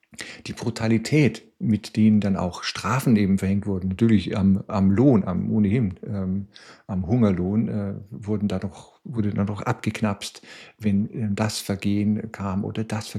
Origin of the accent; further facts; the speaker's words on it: West Germany, Germany; now in Chemnitz, Germany; ich lebe in Chemnitz. Ich bin eine ganze Weile schon Chemnitzer. Ich komme aus dem Westen. Ich kam aus dem Westen nach Chemnitz, kurz nach der Wende.